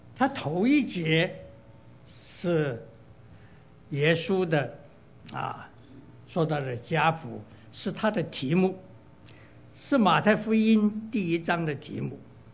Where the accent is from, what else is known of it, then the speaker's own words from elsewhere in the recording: Taishan, Guangdong, China; 那么我们台山人呢有一些的习惯，如果家里面产生了男丁的话，男孩子的话，房子上要升旗的